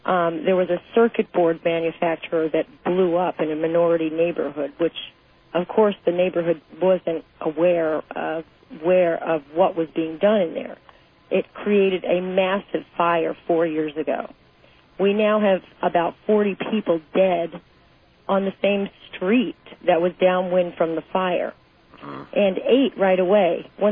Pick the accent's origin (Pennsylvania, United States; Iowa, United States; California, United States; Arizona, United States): Arizona, United States; Tempe; I'm from Tempe, Arizona.